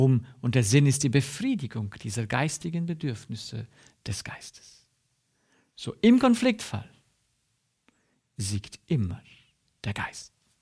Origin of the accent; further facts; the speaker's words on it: Romania; moved away; Und ich kenne diese Situation aus Rumänien, aus dem Land, wo ich herkomme. Und ich selbst bin ja geflohen, um in die Freiheit zu kommen.